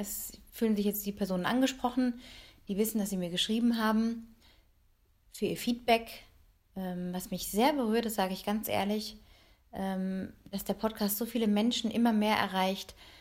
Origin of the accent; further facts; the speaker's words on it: North Rhine-Westphalia, Germany; Ich bin ja im Flachen in Westfalen aufgewachsen, hatte Großeltern in Baden-Baden, hatte noch einen anderen Großvater auf der Schwäbischen Alb.